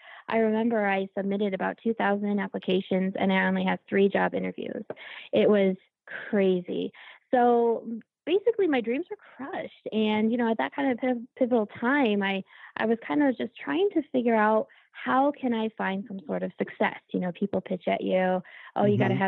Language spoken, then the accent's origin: English; Colorado, United States; I've been born and raised in Colorado in the United States. And, you know, we have these beautiful mountains out here.